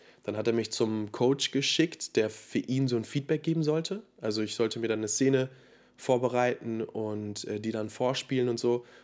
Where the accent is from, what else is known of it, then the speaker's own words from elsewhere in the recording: Spain; now in Germany; ey, ich bin in Spanien aufgewachsen, bin jetzt in Deutschland, hab Bock auf Schauspielen, kann fließen Spanisch und Deutsch